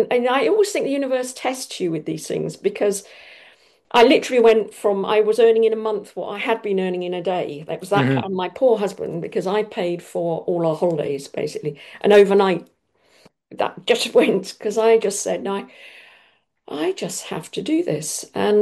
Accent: South West England, United Kingdom; on my mother's side of the family, I have 1,000 years direct lineage in Cornwall. So I come from Cornwall.

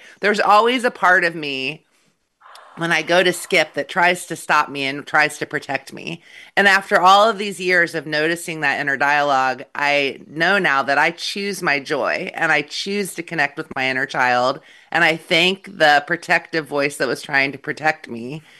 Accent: Midwest, United States; Now, I grew up in the Midwest.

